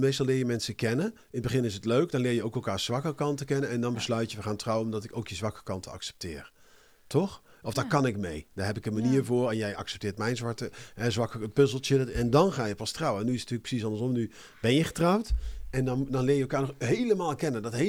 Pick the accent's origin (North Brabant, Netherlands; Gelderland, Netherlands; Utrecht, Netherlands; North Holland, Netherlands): North Brabant, Netherlands; ik ken dat, ik kom zelf ook uit Brabant.